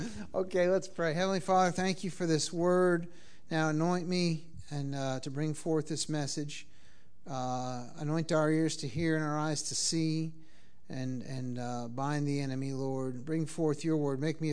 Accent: Massachusetts, United States; You know, I come from Massachusetts, where the Boston Massacre took place, where the American Revolution began.

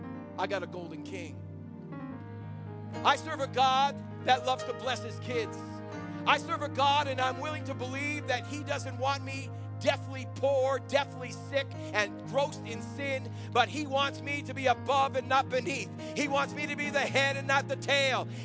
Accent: Phillipston, Massachusetts, United States; And one day I decided to tell them where I came from. I came from Phillipston, Massachusetts. A little town, everybody knows your business. Outside of Boston.

